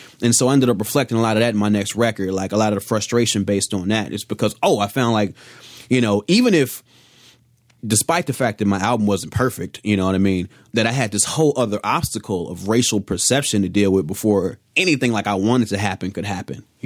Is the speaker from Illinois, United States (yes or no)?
yes; Chicago, Illinois, United States; Like I said, I'm from Chicago, dude.